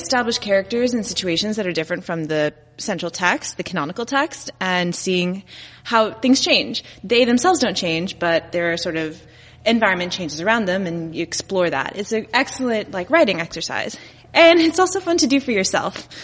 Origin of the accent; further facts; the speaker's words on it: Dallas, Texas, United States; elementary school specifically, in Texas. I grew up in Dallas.